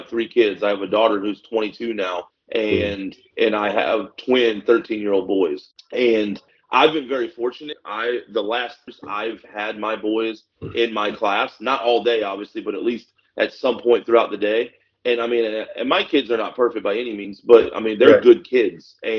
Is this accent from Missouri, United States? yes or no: yes; Missouri, United States; we're originally from Missouri and it was different Missouri, but down in Florida